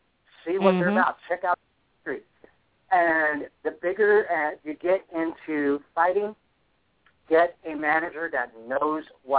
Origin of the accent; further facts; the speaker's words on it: Los Angeles, California, United States; I grew up in Los Angeles, so every weekend that I could get, that I had the money to go down to Venice Beach, this was back in the 80s